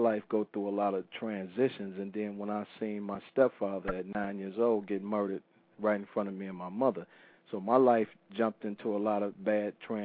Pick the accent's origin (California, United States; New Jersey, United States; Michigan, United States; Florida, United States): Michigan, United States; Detroit; And I grew up on the east side of Detroit